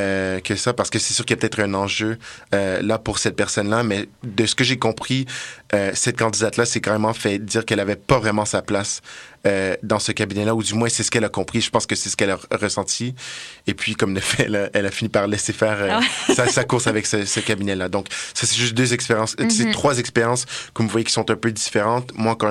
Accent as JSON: {"language": "French", "town": "Montreal", "region": "Quebec", "country": "Canada", "said": "Donc moi, comme je l'ai expliqué, je viens de Montréal et puis j'ai l'intention de mm-hmm. retourner à Montréal"}